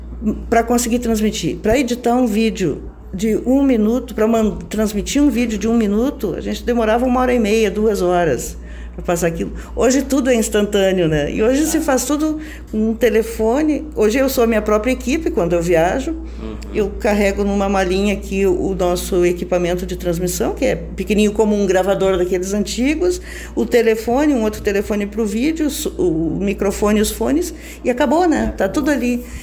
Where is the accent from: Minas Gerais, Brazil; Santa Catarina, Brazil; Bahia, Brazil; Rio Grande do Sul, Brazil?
Rio Grande do Sul, Brazil; Campos Borges; born there; now in Porto Alegre, Brazil; Campos Borges não era município, mas eu nasci de fato em Campos Borges e tenho essa cidadania porto-alegrense pelo tempo que eu moro lá, que é desde 78.